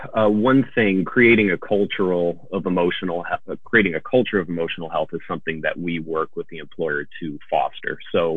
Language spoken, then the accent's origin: English; East Coast, United States; I'm from the East Coast originally